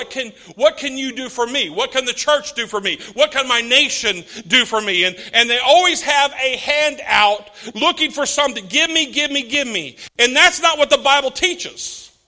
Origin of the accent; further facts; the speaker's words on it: California, United States; also born or lived in Missouri / New Mexico / Louisiana; You know, I'm from born and raised in California, but I came through California, Missouri, New Mexico, Louisiana. You know, I mean, it's like I'm in my fifth state, fourth time zone in my lifetime.